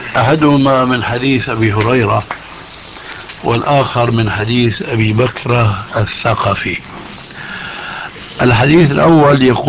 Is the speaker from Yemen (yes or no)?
no; Syria; وكما يقول عندنا في سوريا: نحط رجلنا بقى مية باردة